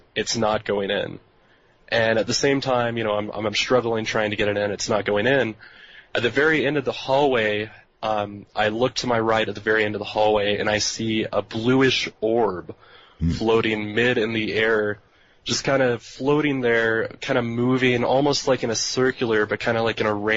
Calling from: Denver, Colorado, United States; from Denver.

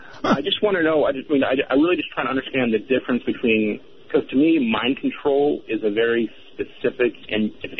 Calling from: Washington, United States; Hi, I'm calling from Washington State.

